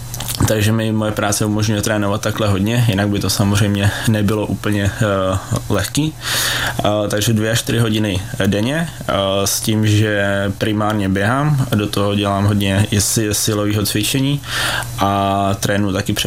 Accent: Moravany, Pardubice Region, Czechia; Jo, Moravan, rodák z Moravan Pardubice.

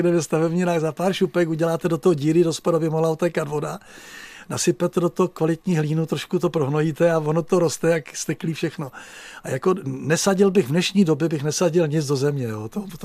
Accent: Moravia, Czechia; now in Prague, Czechia; jako Moravák, já pocházím z hranic na Moravě

